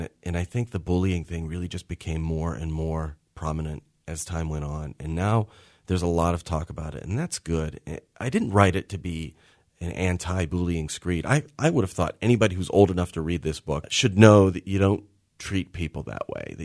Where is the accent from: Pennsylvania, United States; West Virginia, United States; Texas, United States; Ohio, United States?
Pennsylvania, United States; New Kensington; now in Los Angeles, United States; It's set at a Catholic school in Western PA, all around my hometown of New Kensington and Arnold and Tarentum and Natrona Heights. Since I live in Los Angeles, I miss that location.